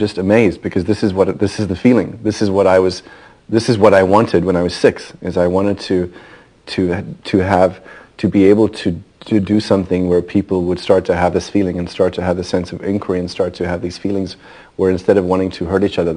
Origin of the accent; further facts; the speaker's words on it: South Africa; when I grew up in South Africa, and I was born there